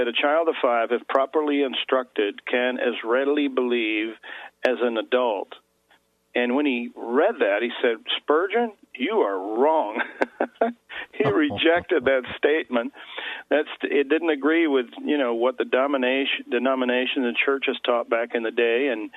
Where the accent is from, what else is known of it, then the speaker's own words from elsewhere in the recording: Portugal; So I was born in Portugal. I'm Portuguese and raised there.